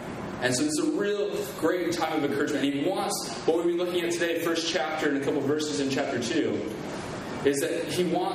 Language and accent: English; Oregon, United States; now in Michigan, United States; Because about 14, 15 years ago, I became a Christian. I moved from Oregon, which is in the west coast, to Michigan, which is like in the middle of the country.